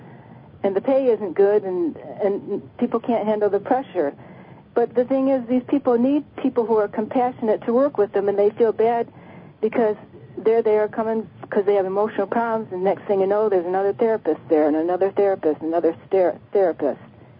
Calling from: Detroit, Michigan, United States; Detroit area.

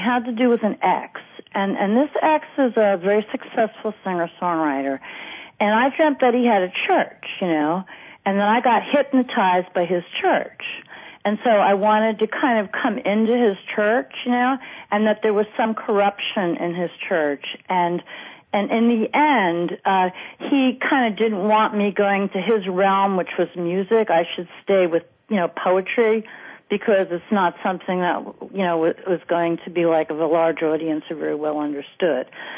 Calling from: Brooklyn, New York, United States; I'm calling from Brooklyn, New York.

